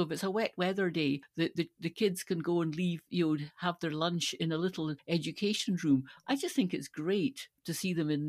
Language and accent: English; Stirling, Scotland, United Kingdom; When I grew up in Stirling, that part of Stirling, that particular loop of the Forth, was very much under the control of the Ministry of Defence.